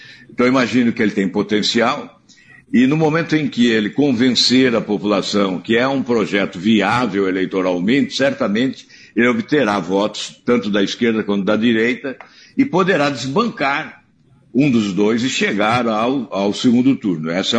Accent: Paraná, Brazil; eu mesmo, como paranaense, sofri as consequências no próprio Paraná.

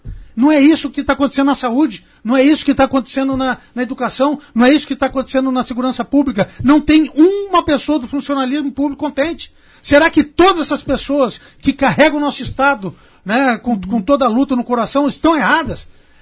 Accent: Cornélio Procópio, Paraná, Brazil; also born or lived in Curitiba / Foz do Iguaçu / Londrina; eu fui criado em Cornélio Procópio, pela minha família, ali, aqui do lado, né, no Norte uhum. Pioneiro, e que eu levo pela minha vida toda, em Curitiba, em Foz, em Londrina, por todos os cantos onde eu já morei

